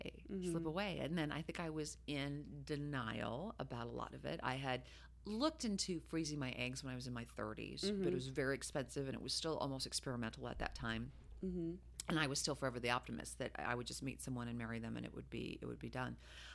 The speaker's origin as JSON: {"language": "English", "town": "Salt Lake City", "region": "Utah", "country": "United States", "tie": "born or raised there", "said": "Yeah. I grew up in Salt Lake City, Utah."}